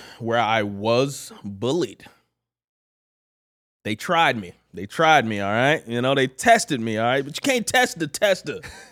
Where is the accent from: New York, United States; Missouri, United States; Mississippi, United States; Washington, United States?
Mississippi, United States; I was in there bobbing and weaving because I'm from Mississippi. All I did was play around, run, jump in trees and crap like that.